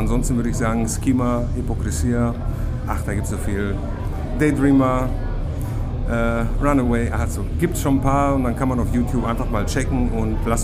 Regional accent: Greece; Nämlich, ich bin Grieche und Amphitheater, das verbinde ich so ein bisschen.

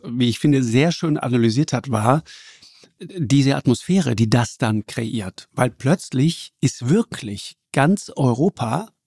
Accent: Trentino-Alto Adige, Italy; ich bin ja so als Südtiroler, ich bin ja sozusagen Italiener nach Bedarf. Ich bin dann auch Deutscher nach Bedarf.

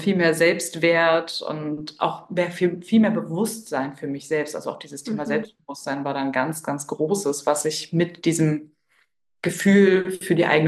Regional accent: Hanover, Lower Saxony, Germany; ich komme aus der Region Hannover

